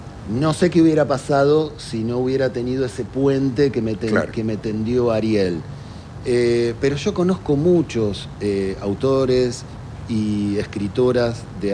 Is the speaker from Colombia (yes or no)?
no; Rafael Calzada, Buenos Aires Province, Argentina; Sí, yo soy de Calzada.